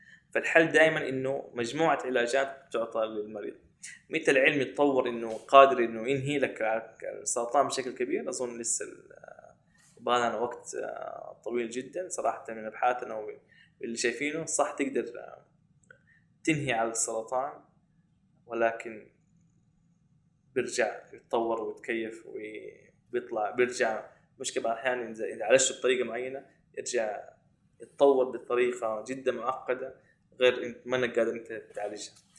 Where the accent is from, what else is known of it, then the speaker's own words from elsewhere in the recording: Saudi Arabia; بس أنا مؤمن جدا إنه يعني لازم كسعوديين قادرين